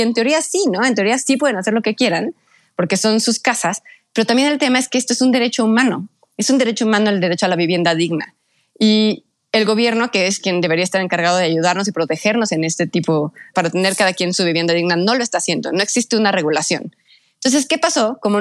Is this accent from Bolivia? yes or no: no; Mexico; para que podamos todos como mexicanos tener un lugar donde vivir.